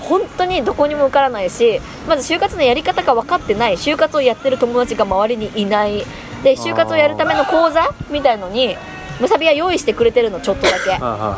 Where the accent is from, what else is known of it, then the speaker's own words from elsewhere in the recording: Tama Plaza, Kanagawa, Japan; born there; 神奈川県ですね、多摩プラザです。